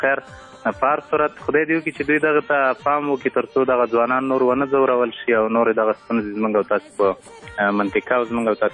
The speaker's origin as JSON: {"language": "Pashto", "region": "Paktia", "country": "Afghanistan", "said": "د همدې پکتیا ما خصوصا زمونږ په پکتیا ولایت کې دغه مشکلات زیات دي"}